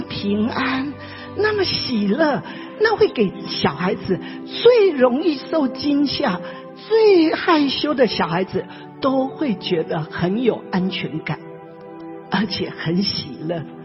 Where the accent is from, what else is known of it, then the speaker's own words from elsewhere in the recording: China; 所以如果我们中国人会觉得老成持重蛮好的，对不对？